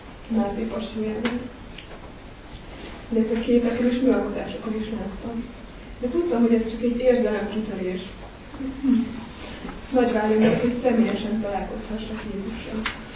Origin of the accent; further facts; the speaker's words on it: Budaörs, Pest, Hungary; Budaörsön nőttem fel, egy katolikus családban. De én vallásosan neveltek